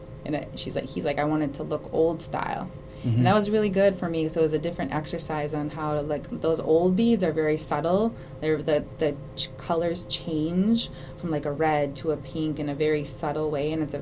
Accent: Cloquet, Minnesota, United States; Well, I grew up in the Cloquet area of Fond du Lac, and I didn't really do a lot of cultural arts when I was growing up.

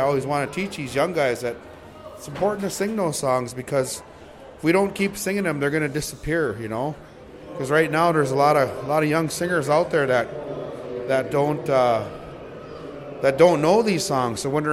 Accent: Callaway, Minnesota, United States; I'm from Callaway, Minnesota

